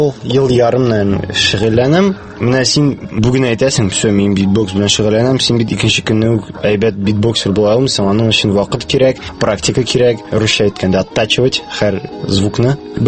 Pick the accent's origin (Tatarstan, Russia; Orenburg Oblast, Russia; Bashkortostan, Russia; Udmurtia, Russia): Tatarstan, Russia; Kazan; мин Казанда тудым, Казанда яшим, Казанда мәктәпне бетердем, Казан мәктәбен.